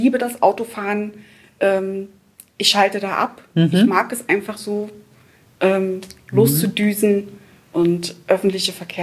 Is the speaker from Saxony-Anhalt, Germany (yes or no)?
yes; Saxony-Anhalt, Germany; ich wohne nicht in der Nähe von Braunschweig. Ich komme aus der Nähe von Magdeburg